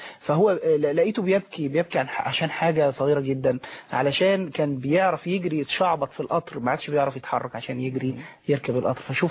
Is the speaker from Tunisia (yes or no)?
no; Egypt; ان الكثير مننا كمصريين لما بيسمعوا عن خبر زي كده